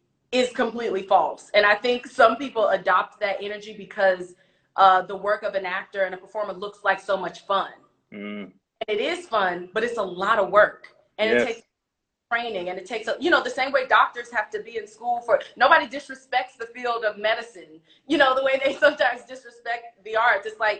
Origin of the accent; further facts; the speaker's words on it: Laurel, Maryland, United States; Well, I'm from the DMV. I'm from Maryland, Laurel, Maryland specifically.